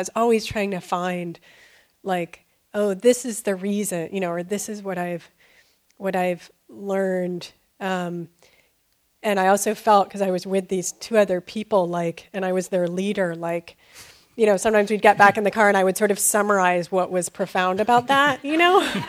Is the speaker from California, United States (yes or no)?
yes; Berkeley, California, United States; I'm from Berkeley.